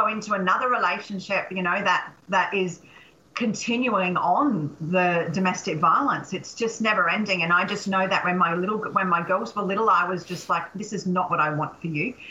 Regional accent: Sandgate, Queensland, Australia; But I still also live in Sandgate.

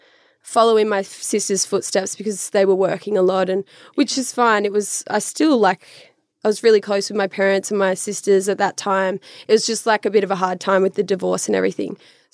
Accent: Ipswich, East of England, United Kingdom; born there; I don't usually like to say it, but yeah, I was born in Ipswich.

